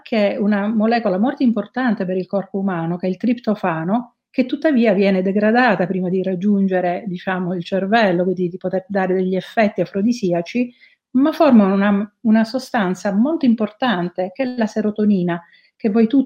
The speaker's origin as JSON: {"language": "Italian", "region": "Sicily", "country": "Italy", "said": "io la conosco bene perché sono siciliana"}